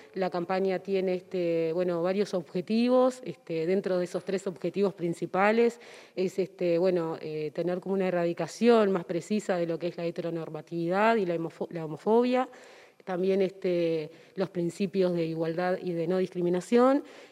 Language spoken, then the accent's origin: Spanish; Uruguay; El fútbol es parte de nuestra identidad como uruguayos.